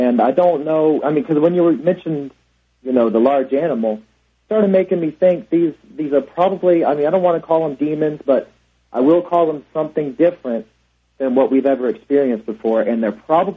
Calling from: Tempe, Arizona, United States; first of all, I'm calling from Tempe, Arizona.

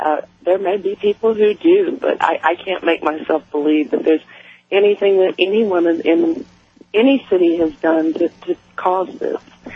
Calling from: Pensacola, Florida, United States; I'm in Pensacola, Florida, and you can hear it. We're 200 miles from New Orleans.

